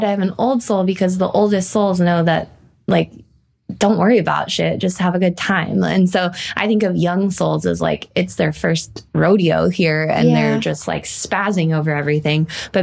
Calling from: Brooklyn, New York, United States; I'm calling in from Brooklyn, New York, but this podcast is produced at DLI Productions in San Diego, California.

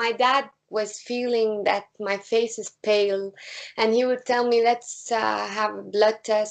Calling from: Beirut, Beirut Governorate, Lebanon; From Lebanon, from Beirut.

